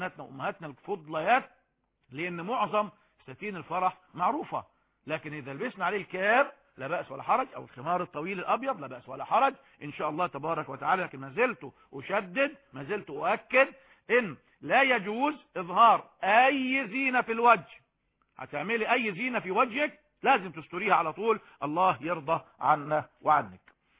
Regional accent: Egypt

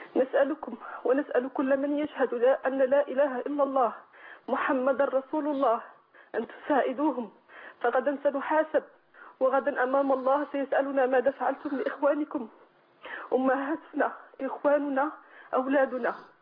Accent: Morocco; أنا جنسيتي مغربية.

